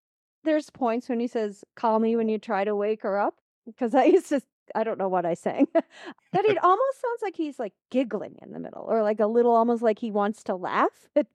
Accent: Canada; We're Canadian.

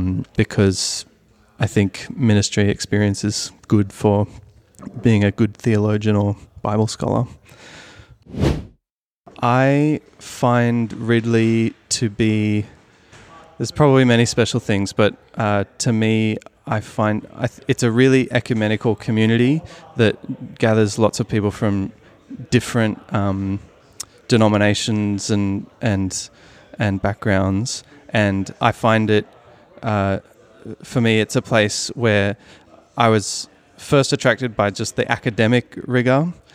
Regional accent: Sydney, New South Wales, Australia; now in Melbourne, Australia; it started because I'm from Sydney, and I wound up moving to Melbourne to study

